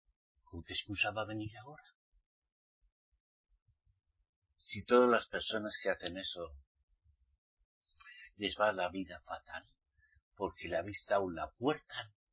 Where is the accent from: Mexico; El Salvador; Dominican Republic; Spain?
Spain; ¿Qué es lo que pasa en mi país, España?